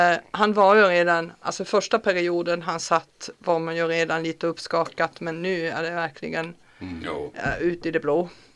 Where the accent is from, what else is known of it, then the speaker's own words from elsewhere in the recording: Germany; Lufthansa, som vi tyskar också ibland kallar för Lufthansa.